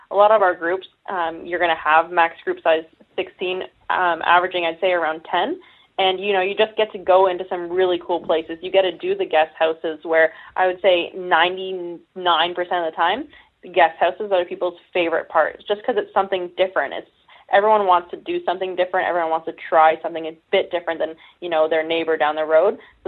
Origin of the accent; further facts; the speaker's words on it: Canada; I can personally say, being a Canadian, I have been to Cuba before.